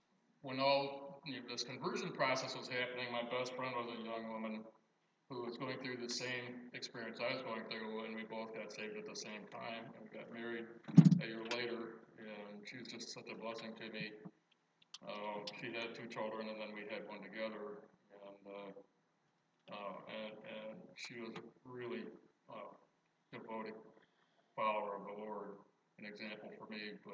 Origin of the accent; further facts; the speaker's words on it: East Lansing, Michigan, United States; I'm from a family that were original settlers of this town, but I was born and raised in East Lansing, Michigan.